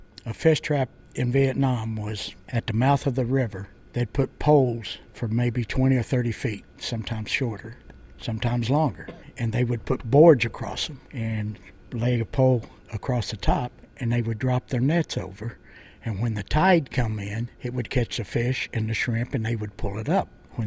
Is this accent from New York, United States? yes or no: no; West Virginia, United States; Like I said, I was from West Virginia and my duty station was in Rhode Island.